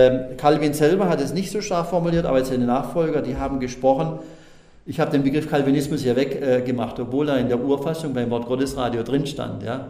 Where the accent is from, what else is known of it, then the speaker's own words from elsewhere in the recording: Southern Germany, Germany; Ich kenne das sehr gut, weil bei uns in Süddeutschland das sehr, sehr verbreitet ist.